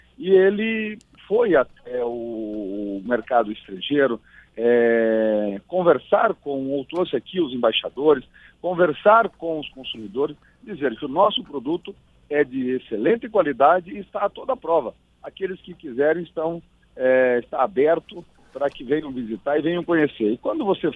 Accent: Paraná, Brazil; eu sou do estado do Paraná

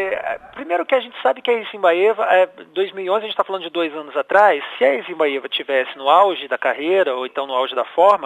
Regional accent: Contagem, Minas Gerais, Brazil; born there; Tanto que está na minha carteira de identidade, Contagem, o meu pai diz que eu nasci em Belo Horizonte, mas acabou ficando Contagem mesmo.

